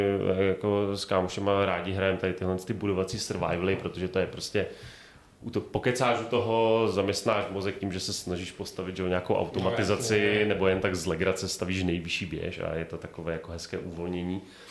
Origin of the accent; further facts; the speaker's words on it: Moravian-Silesian Region, Czechia; A přesně je to, že ještě jak pocházím z Ostravska, tak prostě mít krajinku, na horizontu, kterou rozbíjejí komíny, je prostě nejnádhernější pohled.